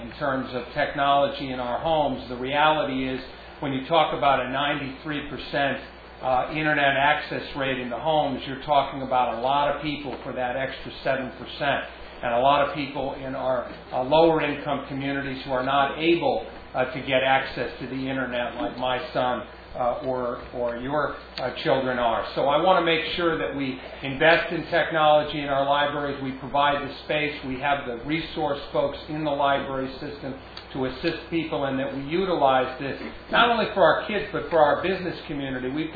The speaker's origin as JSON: {"language": "English", "region": "New Hampshire", "country": "United States", "tie": "born or raised there", "said": "The library of the future is going to be very different than the library that I grew up in New Hampshire."}